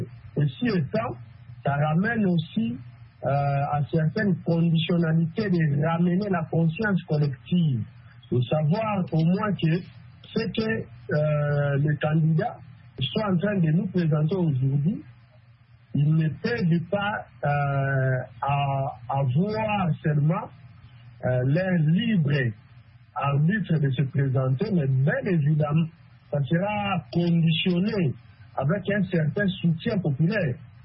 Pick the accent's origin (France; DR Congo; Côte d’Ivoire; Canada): DR Congo